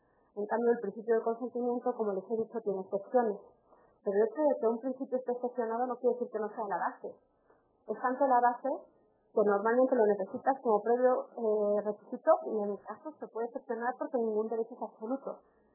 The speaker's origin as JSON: {"language": "Spanish", "country": "Spain", "said": "como soy española, se me discrimina"}